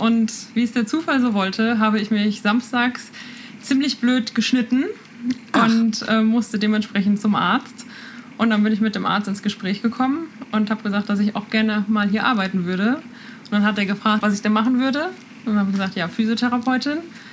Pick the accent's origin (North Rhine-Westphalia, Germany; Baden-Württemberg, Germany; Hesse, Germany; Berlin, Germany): North Rhine-Westphalia, Germany; Gelsenkirchen; Ursprünglich komme ich aus Gelsenkirchen, aus dem Ruhrgebiet.